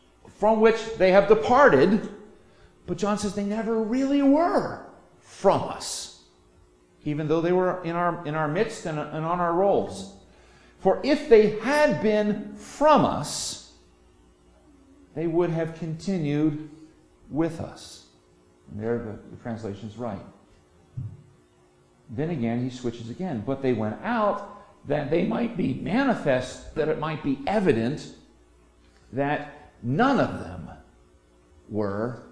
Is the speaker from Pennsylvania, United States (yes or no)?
yes; Pennsylvania, United States; Where am I from? Well, I'm from Trenton. No, I don't want to say Trenton, New Jersey. I'm from Bucks County, Pennsylvania. I'm from the Philadelphia suburbs.